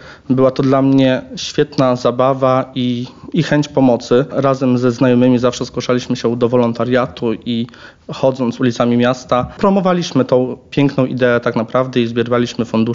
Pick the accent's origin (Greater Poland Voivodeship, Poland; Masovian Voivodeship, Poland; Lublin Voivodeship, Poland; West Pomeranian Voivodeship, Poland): Lublin Voivodeship, Poland; Biała Podlaska; now in Kraków, Poland; mimo, że pochodzę z mniejszego miasta, a jestem w Krakowie, to żeby się pokazać, że nie jestem takim zaściankowym małym człowiekiem z Białej Podlaskiej